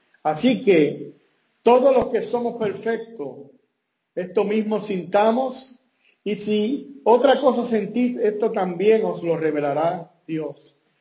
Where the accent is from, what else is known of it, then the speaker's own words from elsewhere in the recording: Puerto Rico; Yo soy puertorriqueño, yo vengo de Puerto Rico